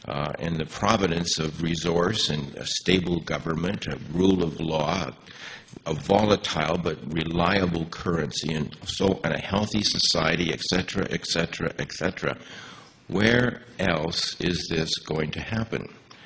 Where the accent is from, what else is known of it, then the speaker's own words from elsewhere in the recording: Alberta, Canada; I come from Alberta, and I live in a petroculture